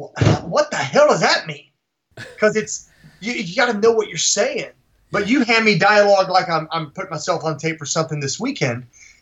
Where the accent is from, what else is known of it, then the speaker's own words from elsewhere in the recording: West Virginia, United States; I mean, listen, when I grew up in West Virginia, I had, and there, it could be there.